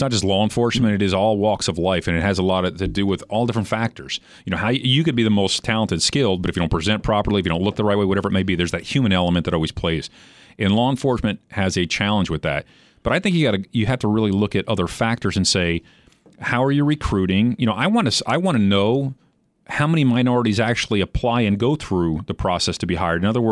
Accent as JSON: {"language": "English", "town": "Trenton", "region": "New Jersey", "country": "United States", "tie": "born or raised there", "said": "Like I grew up in Trenton, New Jersey. And there were racial problems there."}